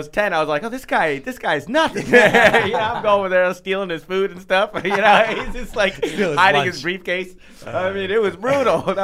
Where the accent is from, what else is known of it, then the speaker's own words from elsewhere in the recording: Fremont, United States; my bi-monthly show in Fremont, which is my hometown, and I still bring the best – at Kirby's.